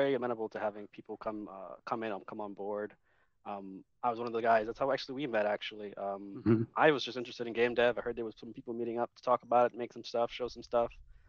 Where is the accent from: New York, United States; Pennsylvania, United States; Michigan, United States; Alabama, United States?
New York, United States; Bronx; Just general Northwestern New York. I'm from the Bronx myself. I'm not a Rochester native